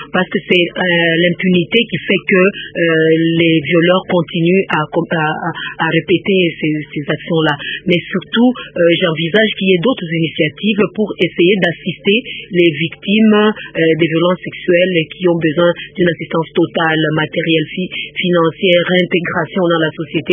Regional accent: Chad; Je viens du Tchad, où j'ai échappé de justesse à la guerre

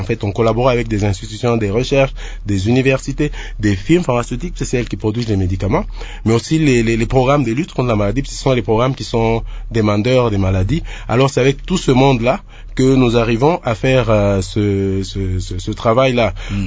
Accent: DR Congo; ici chez nous en RDC.

